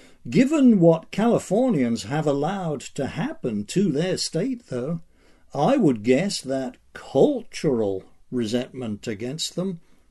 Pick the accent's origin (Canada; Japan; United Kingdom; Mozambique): United Kingdom; now in United States; I'm an immigrant from Britain, and I still nurse some lingering sentimental affection for the old country.